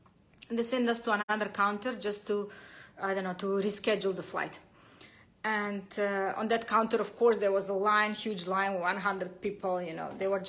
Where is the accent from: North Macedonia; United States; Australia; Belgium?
North Macedonia; moved away as an adult; now in Abu Dhabi, United Arab Emirates; I am from Macedonia, but I live in Abu Dhabi for around many years, for around 15 years